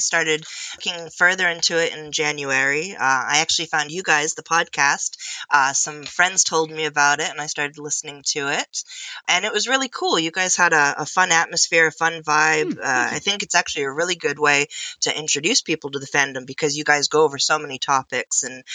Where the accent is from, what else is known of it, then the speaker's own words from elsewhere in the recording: Northeast, United States; Originally, I'm not from the Northwest. I'm actually from the Northeast, opposite side.